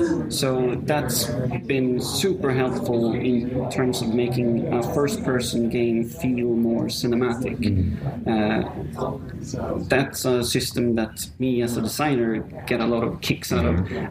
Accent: Sweden; now in Rome, Italy; I'm from Sweden, for example, but I live and work in Rome.

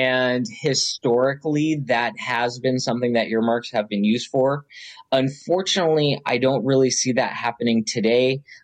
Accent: Georgia, United States; A big example of an earmark from my home state is the port of Savannah recently had to be dredged

